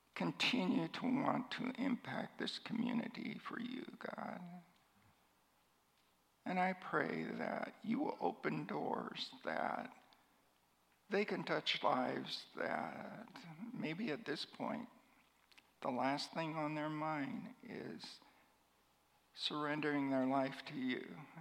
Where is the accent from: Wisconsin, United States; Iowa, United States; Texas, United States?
Iowa, United States; Pella; And for a boy growing up in Pella, you know, that was a stretch.